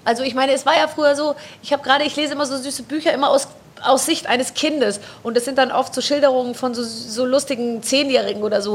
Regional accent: Bavaria, Germany; Ich bin im Vorort von München groß geworden, also so S-Bahn-Bereich, und wir waren voll auf München bezogen. Also ich war auch in München in der Schule

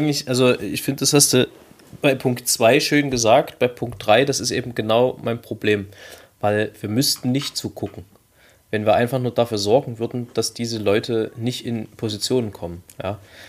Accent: Germany; born there; Das ist ein Privileg, dass ich in Deutschland geboren bin, dafür kann ich nichts.

